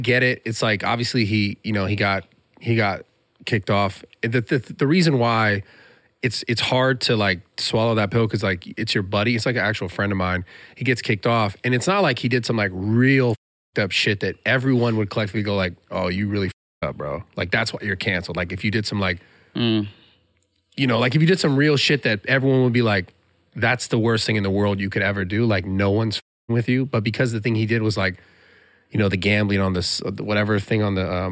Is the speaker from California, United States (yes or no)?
yes; San Francisco, California, United States; San Francisco.